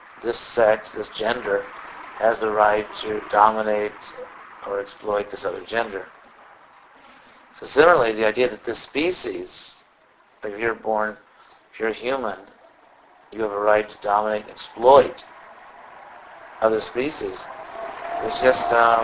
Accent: Western United States, United States; I'm from the Western United States. I've seen a lot of wilderness and rugged scenery and all that stuff.

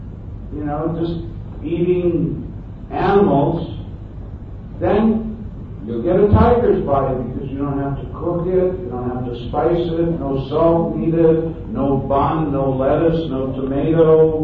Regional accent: United States; So, you know, I come from that way of life. I mean, I'm from America.

